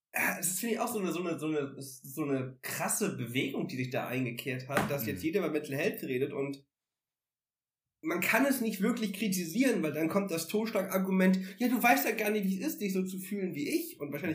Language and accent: German; Northern Germany, Germany; Das war ja bei uns im Norden in meiner Jugendzeit und so eigentlich eine zur Stelle getrunken, dass man Wodka-Brause getrunken hat